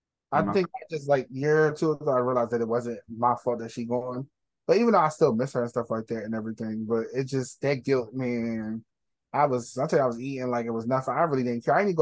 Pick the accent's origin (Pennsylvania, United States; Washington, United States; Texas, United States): Pennsylvania, United States; Philadelphia; I said back in that day growing up in Philly, I used to wear, my grandma had shorts like that.